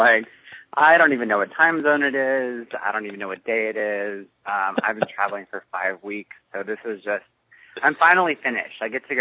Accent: Dallas, Texas, United States; accent: Texan; I mean, I'm from Dallas, and I do have one. It only comes out with a little bit of whiskey

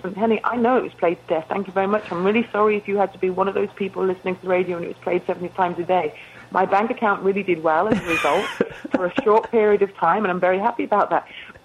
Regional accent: England, United Kingdom; I come to the table as an English person who doesn't grasp why Americans give Americans such a hard time

